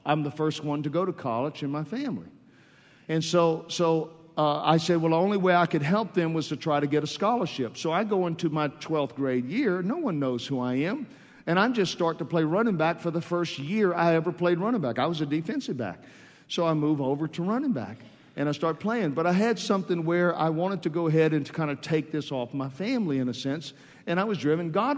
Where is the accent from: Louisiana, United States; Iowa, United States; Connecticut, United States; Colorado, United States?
Louisiana, United States; New Orleans; I come from New Orleans Mardi Gras